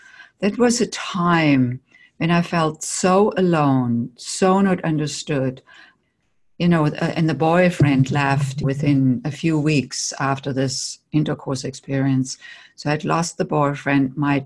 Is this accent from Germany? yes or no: yes; Germany; moved away as an adult; now in United States; I grew up in Germany and came to the United States in my late 20s.